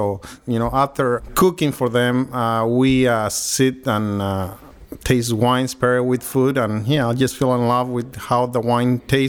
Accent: Michoacán, Mexico; now in United States; I'm from Mexico.

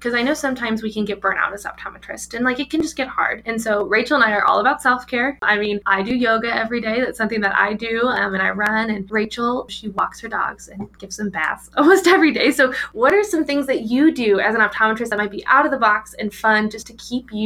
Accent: Kansas, United States; I know I'm from Kansas, and I get to talk with a lot of my Kansas legislators a lot.

